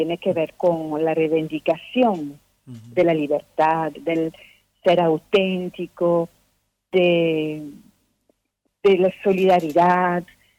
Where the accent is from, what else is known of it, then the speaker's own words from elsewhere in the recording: France; now in Venezuela; Yo vivo en la Isla Margarita, yo soy francesa, pero llevo muchos años en la Isla Margarita, en Venezuela